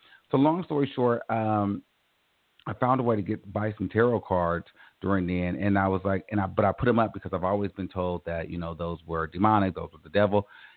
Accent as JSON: {"language": "English", "region": "California", "country": "United States", "said": "And I've grown up, you know, in the Valley. I've lived in San Francisco. I'm from Northern California."}